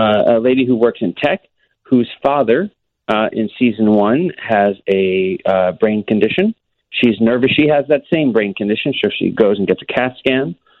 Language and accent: English; Northbrook, Illinois, United States; I grew up in Northbrook.